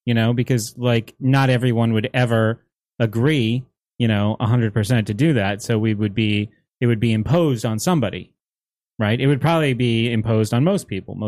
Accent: New Jersey, United States; I'm from New Jersey.

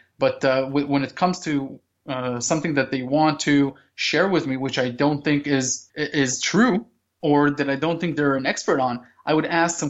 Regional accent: Israel; born or raised there

